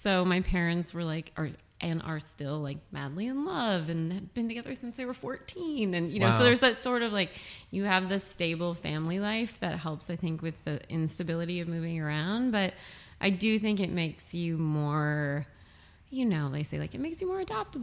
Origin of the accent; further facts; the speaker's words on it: Cleveland, Ohio, United States; born there; I was born in Cleveland, Ohio.